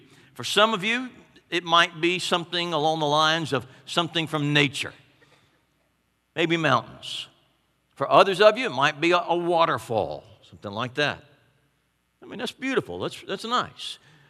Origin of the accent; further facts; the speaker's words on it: Columbia, Tennessee, United States; My hometown of Columbia, Tennessee, which, as everyone knows, is the mule capital of the world.